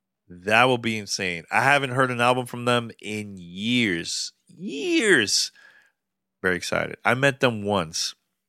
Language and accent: English; New York City, New York, United States; Look, I grew up in New York City back in the 80s